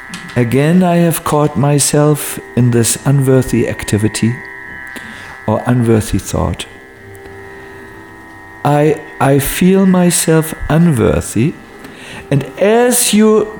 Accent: Northern Germany, Germany; English is a second language; I must say for myself, I'm from North German, and it's the worst thing for a man to cry in public in North Germany.

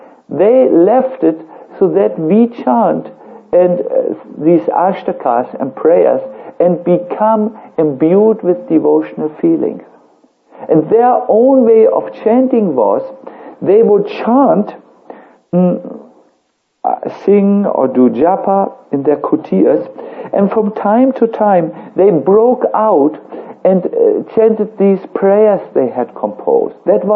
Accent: Germany; English is a second language; I come from Germany.

